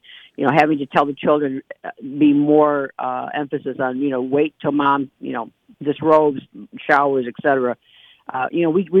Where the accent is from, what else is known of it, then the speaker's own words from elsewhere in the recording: Detroit, Michigan, United States; now in Port Huron, United States; As I mentioned, my husband and I moved up here. We are from Detroit.